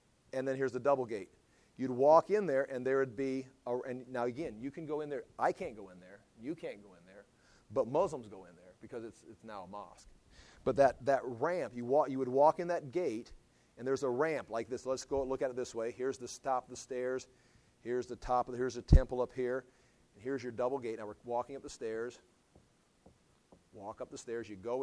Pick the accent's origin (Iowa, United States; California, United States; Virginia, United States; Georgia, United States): Iowa, United States; I'm from Iowa.